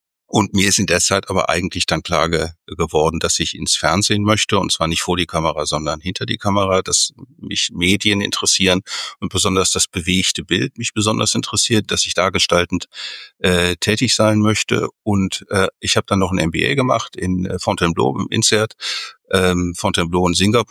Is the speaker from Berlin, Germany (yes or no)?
no; Mülheim an der Ruhr, North Rhine-Westphalia, Germany; Ich komme aus Mülheim an der Ruhr